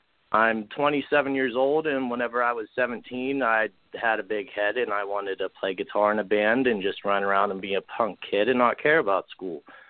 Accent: Indiana, Pennsylvania, United States; moved away; I've lived here for about 5 years, but I grew up in Indiana, PA, about an hour.

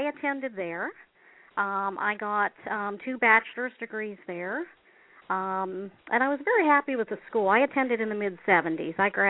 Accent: Ohio, United States; born there; accent: Florida; now in Florida, United States; And so I was born in Ohio, but I have the Florida accent and everything, so it sounds like I'm a native, but I'm not.

